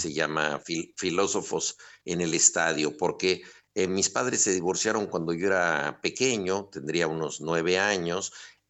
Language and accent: Spanish; Mexico; los mexicanos tenemos que ofrendarnos en un sacrificio para que los argentinos puedan seguir adelante con su gloria.